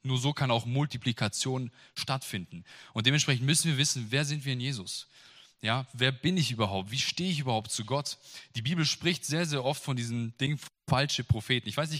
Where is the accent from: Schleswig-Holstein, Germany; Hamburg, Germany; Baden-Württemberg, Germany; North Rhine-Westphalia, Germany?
Baden-Württemberg, Germany; Salem; Ich komme aus Salem vom Bodensee.